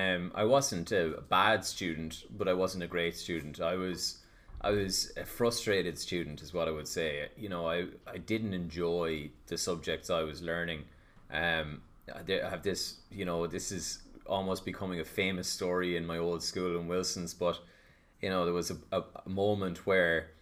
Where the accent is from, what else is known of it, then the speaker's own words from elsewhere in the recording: Longford, Leinster, Ireland; And, you know, growing up in Longford and watching E! True Hollywood Story